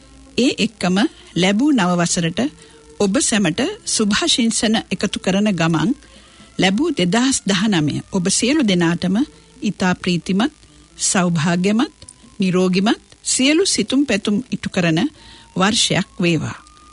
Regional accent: Homagama, Western Province, Sri Lanka; born there; කැලණිය එකාතකට මගේ දෙවෙනි ගම. උපන් ගම හෝමගම. අම්මගේ ගම කැලණිය.

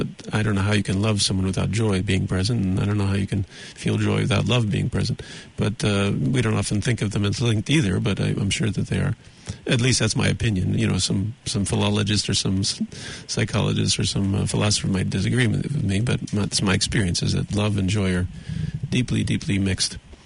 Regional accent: United States; I'm from the United States

